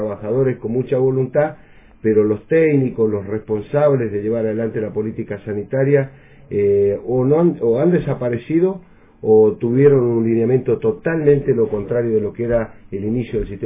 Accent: Chos Malal, Neuquén, Argentina; No, porque vengo de Chosmalal, del interior.

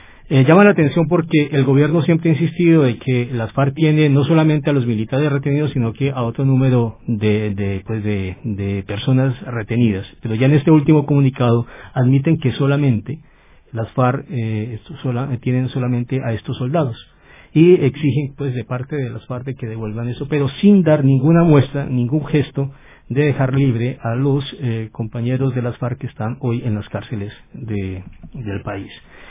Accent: Colombia; pues como siempre, llaman la atención no solamente para nosotros como colombianos, sino para América Latina.

